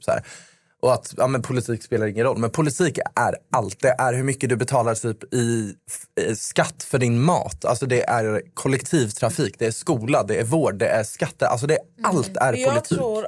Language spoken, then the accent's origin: Swedish; Jönköping, Jönköping County, Sweden; now in Stockholm, Sweden; Nej, men jag låter som att jag är från Stockholm. Nej, men, jag är från Jönköping.